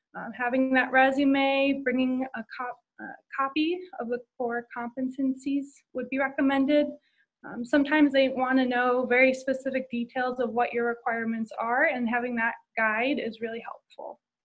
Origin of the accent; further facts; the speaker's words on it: Illinois, United States; also born or lived in Champaign; I'm from Champaign, Illinois, but grew up in the Chicago suburbs.